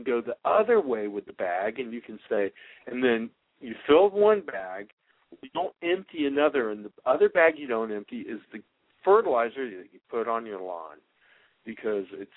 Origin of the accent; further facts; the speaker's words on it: Florida, United States; I was born and raised in Florida, so I get it, you know.